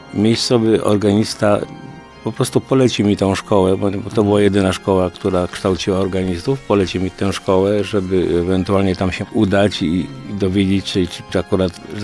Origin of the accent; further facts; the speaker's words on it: Żarnów, Łódź Voivodeship, Poland; w tej miejscowości małej, w której się urodziłem, w Żarnowie koło Poczna